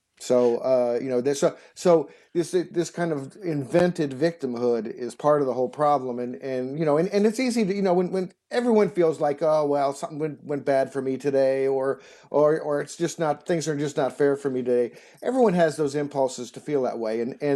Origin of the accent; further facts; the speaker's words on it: Evanston, Illinois, United States; I'm actually from Evanston, which is, you know, but the bordering suburb north of Chicago.